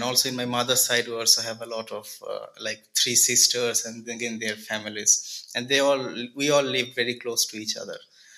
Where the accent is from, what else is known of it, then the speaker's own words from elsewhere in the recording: Kolkata, West Bengal, India; English is a second language; I'm from Kolkata, West Bengal in India.